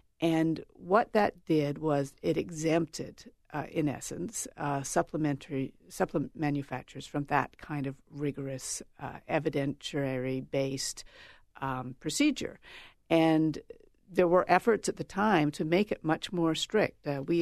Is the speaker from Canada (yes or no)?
yes; Canada; I don't live in the United States. I'm Canadian